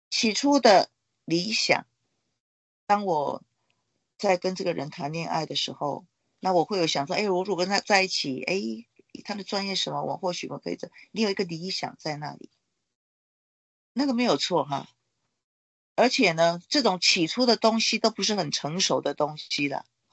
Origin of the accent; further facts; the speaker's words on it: Taiwan; 那这我们台湾人观念是爱人